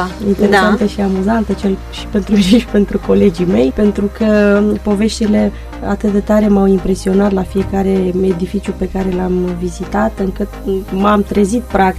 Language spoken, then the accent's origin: Romanian; Dobruja, Romania; Noi suntem, da, români, suntem dobrogeni.